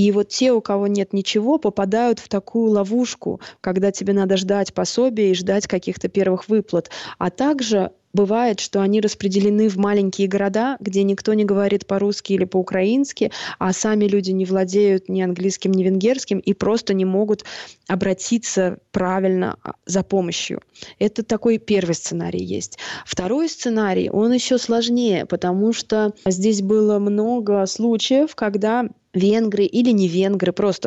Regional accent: Moscow, Russia; now in Budapest, Hungary

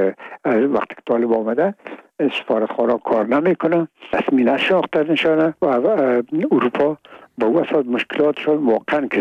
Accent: Afghanistan; و میگم ما افغان هستیم، تذکره خود را ناوردیم

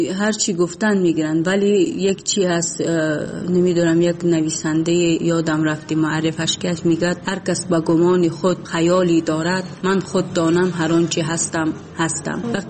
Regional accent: Tajikistan; اصلا وقتی که من بیرون از تاجیکستانم بودم

